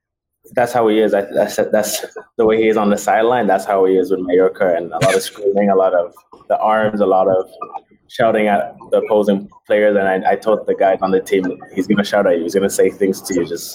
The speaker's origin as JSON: {"language": "English", "country": "Jamaica", "said": "I'm Jamaican too, so."}